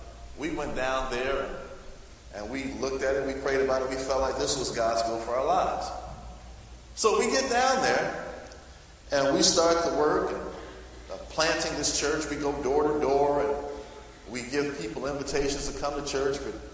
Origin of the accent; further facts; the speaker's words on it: Georgia, United States; now in Dallas, United States; I came here from Georgia to Texas to serve as the dean of a small school in the inner city Dallas, a place called Sunny South Dallas.